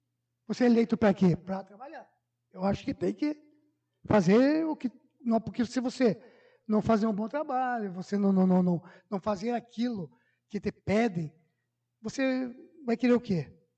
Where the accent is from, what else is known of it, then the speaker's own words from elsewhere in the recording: Pejuçara, Rio Grande do Sul, Brazil; also born or lived in Santa Lúcia; nasci no, na ponte, a última ponte daqui que pertence a Pejuçara. E sou pejuçarense, nasci em Pejuçara. E eu vim em 84 para cá.